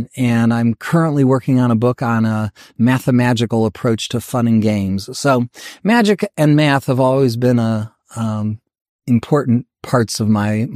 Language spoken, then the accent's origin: English; Cleveland, Ohio, United States; I grew up in Cleveland.